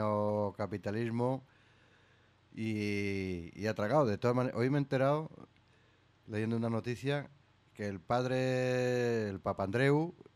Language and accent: Spanish; Spain; De todas maneras, yo como español... Me considero...